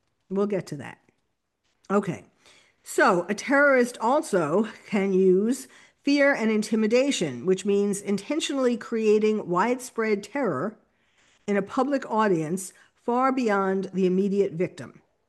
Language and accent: English; New York City, New York, United States; And I was born and bred in New York City, which is why I decided to become the terrorist therapist when 9/11 happened.